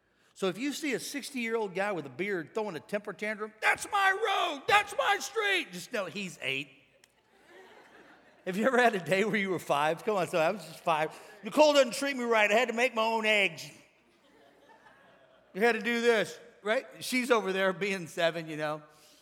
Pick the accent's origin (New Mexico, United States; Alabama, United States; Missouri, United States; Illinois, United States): Missouri, United States; St. Louis; from St. Louis.